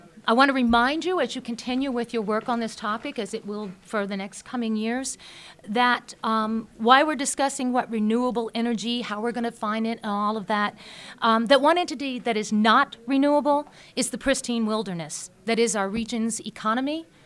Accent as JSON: {"language": "English", "town": "Manchester", "region": "New Hampshire", "country": "United States", "said": "I'm from Manchester, New Hampshire, and I'm going to try to win those brevity points."}